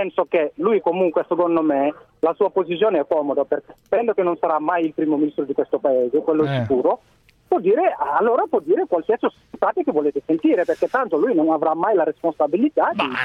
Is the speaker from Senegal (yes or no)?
yes; Senegal; Italian is a second language; perché io sono senegalese, ma ho sposato una moglie italiana